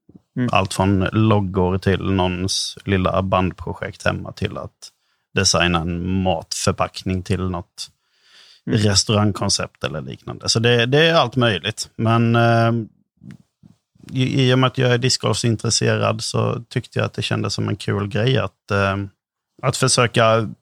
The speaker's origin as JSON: {"language": "Swedish", "town": "Hyltebruk", "region": "Halland County", "country": "Sweden", "said": "jag är från Hyltebruk, för alla tror att jag kommer från Halmstad eftersom det jag säger."}